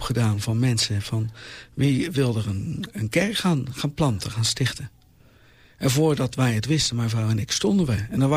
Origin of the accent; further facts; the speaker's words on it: Numansdorp, South Holland, Netherlands; Want ik kom uit de regio van Numansdorp, Rotterdam, die kant uit.